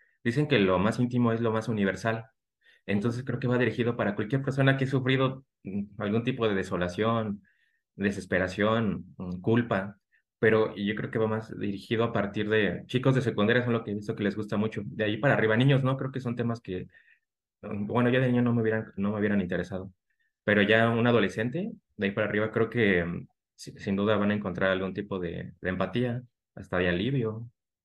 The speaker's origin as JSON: {"language": "Spanish", "region": "Mexico City", "country": "Mexico", "also_born_or_lived": "Yucatán", "lives_now": "Querétaro, Mexico", "said": "Y nací en el 85, soy mexicano. Ahora vivo en Querétaro, ya llevo 4 años radicando por acá. Antes vivía en Yucatán, pero sigo siendo un chilango. Todo lo que me conocen, seguramente me escuchan, van a reconocer mi acento."}